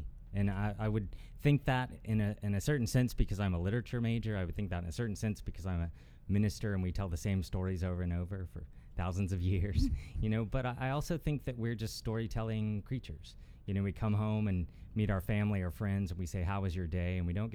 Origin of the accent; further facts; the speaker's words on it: Honolulu, Hawaii, United States; And I was born in Hawaii, born in the city of Honolulu, and grew up over the mountains from there.